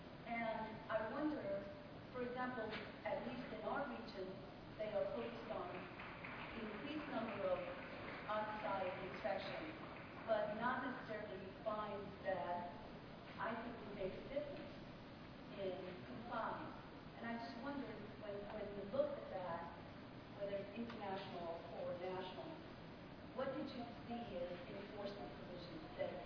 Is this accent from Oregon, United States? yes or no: yes; Oregon, United States; For the past 6-7 years, we have worked in, I'm from Oregon, with indigenous farm workers